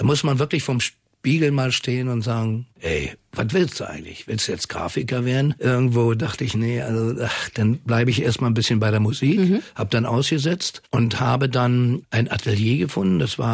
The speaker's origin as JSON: {"language": "German", "region": "Berlin", "country": "Germany", "tie": "born or raised there", "said": "In Neukölln geboren, bin ich am Karl-Marx-Platz groß geworden."}